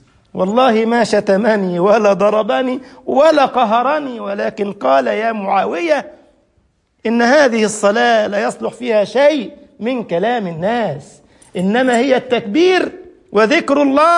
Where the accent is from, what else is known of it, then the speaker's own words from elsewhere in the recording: Giza, Giza Governorate, Egypt; عندنا في القاهرة، أنا من الجيزة ورايح الويلي